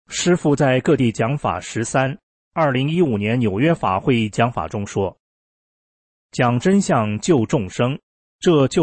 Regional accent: China; 我赶紧跟他说，我来自中国，告诉你一件在中国发生的事情。

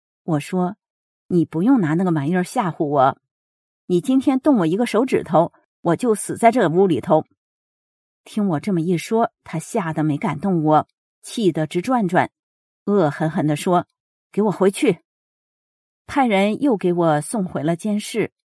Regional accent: China; 我说，我是中国人。他说，你不能这么说话呀。我说，我咋说话？他说，你说你当地是哪儿的？我说，我就是中国的。

